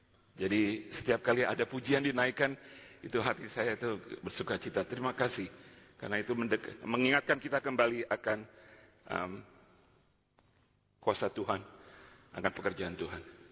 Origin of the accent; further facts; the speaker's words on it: Indonesia; moved away as an adult; Saya lahir dan dibesarkan di Indonesia, tetapi kemudian kami dikirim dan berangkat ke Amerika sesudah selesai SMA.